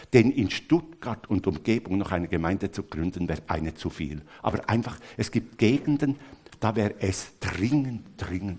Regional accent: Switzerland; Das tut mir manchmal als Schweizer weh. Denn ich kenne in der Schweiz das nicht.

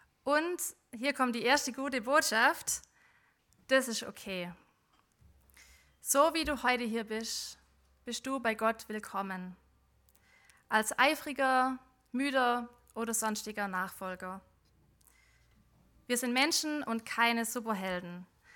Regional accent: Baden-Württemberg, Germany; Ich bin auf eifrig, ist ja klar, als Schwäbin.

